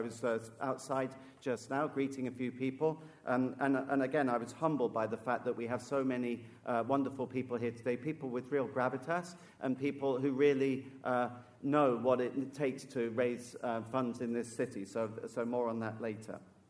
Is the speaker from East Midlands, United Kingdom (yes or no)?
no; Plymouth, South West England, United Kingdom; now in New York, United States; I'm a kid from Plymouth, right, in the UK. I still pinch myself when I realize that I'm A, living in New York